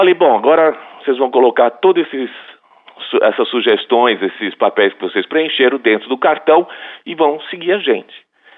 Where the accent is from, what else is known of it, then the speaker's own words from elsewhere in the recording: Brazil; Foi quando eu fui presidente do laboratório em Porto Rico e, como brasileiro, eu assumi a operação.